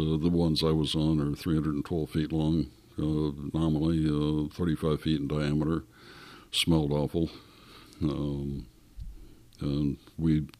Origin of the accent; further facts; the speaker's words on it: Tucson, Arizona, United States; born there; And I was born in Davis Monthan Air Force Base in Tucson, Arizona, December 16th, by the way, 1941.